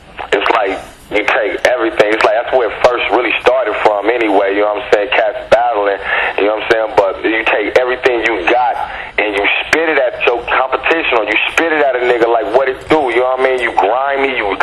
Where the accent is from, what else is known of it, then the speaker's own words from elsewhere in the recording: Los Angeles, California, United States; I'm from the West Coast. I'm from South Central Los Angeles. I'm built for the rap game.